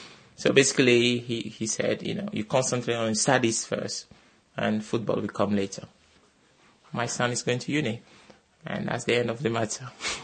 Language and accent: English; Togo; now in London, United Kingdom; I'm from Togo. At the moment, I'm living in London.